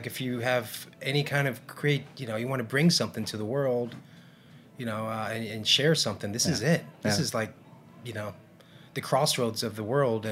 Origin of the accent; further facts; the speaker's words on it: California, United States; I think a lot of it has to do with Vietnamese tradition and growing up in California.